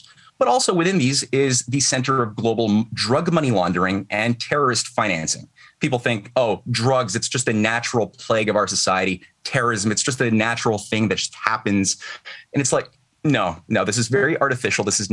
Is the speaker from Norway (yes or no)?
no; Canada; Okay, some historical context. I'm Canadian.